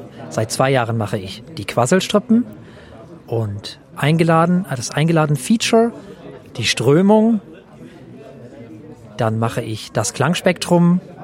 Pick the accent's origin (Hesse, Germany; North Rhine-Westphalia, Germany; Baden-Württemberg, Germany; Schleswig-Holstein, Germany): Schleswig-Holstein, Germany; Flensburg; Ich bin geboren im Jahre 1970. Ich komme aus Deutschland, allerdings aus Flensburg, was bedeutet, dass ich deutscher Staatsbürger dänischer Nationalität bin.